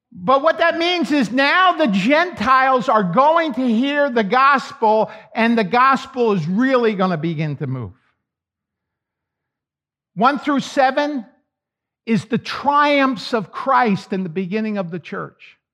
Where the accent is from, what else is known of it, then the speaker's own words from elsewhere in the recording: Long Island, New York, United States; because he came from my hometown in Long Island.